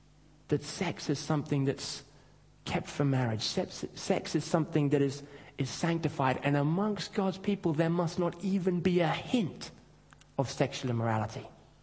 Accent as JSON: {"language": "English", "country": "Kenya", "tie": "born or raised there", "said": "We used to sing a song when I was growing up in Kenya"}